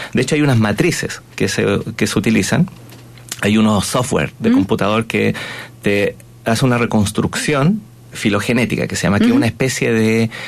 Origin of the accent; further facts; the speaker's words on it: Chile; nosotros como chilenos somos 50 y 50